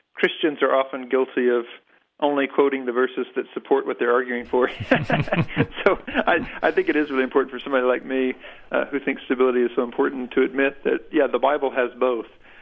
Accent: Southern United States, United States; In some ways, I grew up in a community like this. I'm from the American South. We were a farming, sort of a dying farming community where I grew up

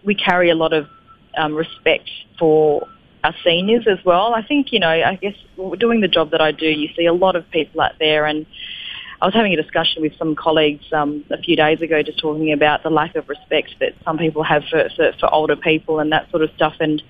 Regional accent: Australia; born there; You know, I was born in Australia. I am Australian, but I look different.

